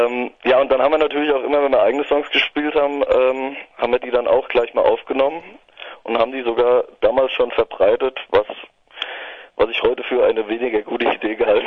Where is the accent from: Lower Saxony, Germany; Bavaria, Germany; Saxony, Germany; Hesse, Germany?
Bavaria, Germany; Alzenau; Wir kommen aus Alfenau. Das ist ein kleines Städtchen in Unterfranken.